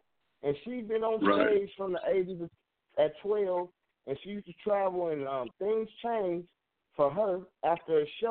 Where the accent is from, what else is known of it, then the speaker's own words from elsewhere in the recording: Memphis, Tennessee, United States; because I enjoy the blues, because I'm from Memphis, Tennessee.